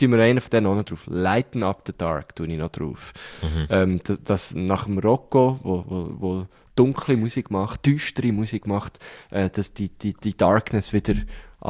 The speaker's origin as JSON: {"language": "German", "town": "Thun", "region": "Bern", "country": "Switzerland", "tie": "born or raised there", "said": "Wir sind eigentlich quasi zusammen aufgewachsen in Thun."}